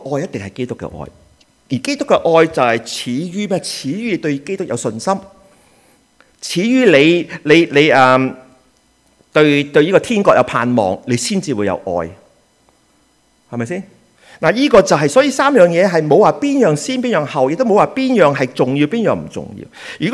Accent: Hong Kong; 嗱，我哋香港人唔係嘅，我哋香港人咧就會儲下錢

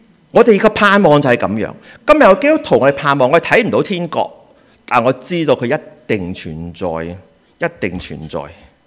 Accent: Hong Kong; 嗱，我哋香港人唔係嘅，我哋香港人咧就會儲下錢

